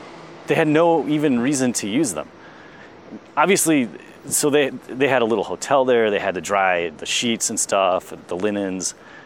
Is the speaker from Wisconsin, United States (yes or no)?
yes; Wisconsin, United States; And I'm from Wisconsin, where we have beautiful fall colors